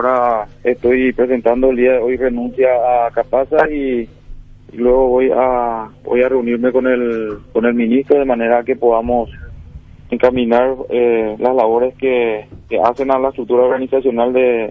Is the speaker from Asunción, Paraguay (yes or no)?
yes; Asunción, Paraguay; Somos de Ceballos Cue, Asunción.